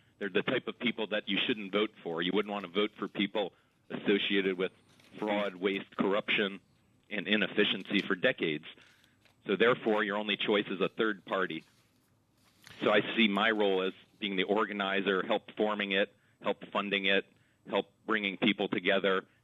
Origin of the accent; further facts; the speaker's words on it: Washington, District of Columbia, United States; I've always felt, you know, again, I'm from Washington.